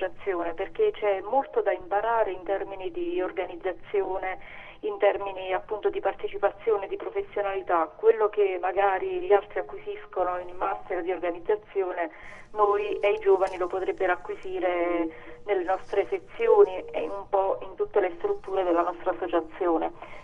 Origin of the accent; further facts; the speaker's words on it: Potenza, Basilicata, Italy; born there; sono nata a Potenza il 4 febbraio del 68.